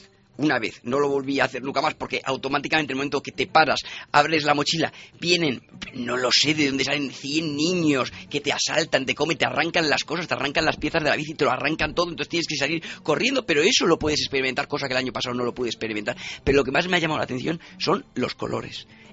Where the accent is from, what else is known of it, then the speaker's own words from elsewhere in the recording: Valladolid, Castile and León, Spain; primero yo soy de Valladolid